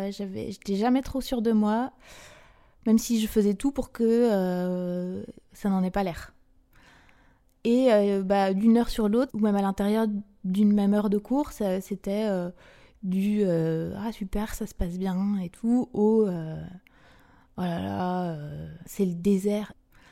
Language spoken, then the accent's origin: French; Brittany, France; j'ai 38 ans. Je suis née à Léon, dans les Côtes d'Armor, en 1981. Et j'ai grandi en Bretagne. Mes trois premières années, j'étais en Ille-et-Vilaine